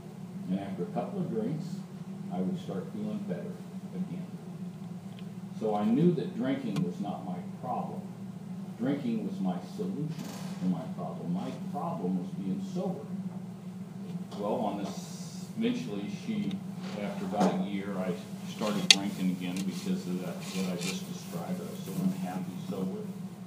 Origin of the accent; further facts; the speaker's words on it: Phoenix, Arizona, United States; I grew up in South Phoenix not the ghetto necessarily, because that's kind of downtown, but we were out on the edge of town. But I grew up in a really bad poor part of town.